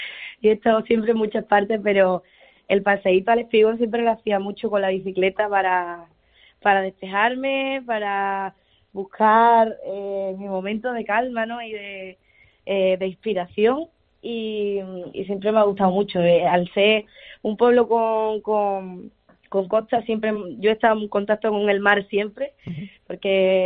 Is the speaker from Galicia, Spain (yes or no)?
no; Punta Umbría, Andalusia, Spain; siempre nombro a mi tierra, siempre digo Punta Umbría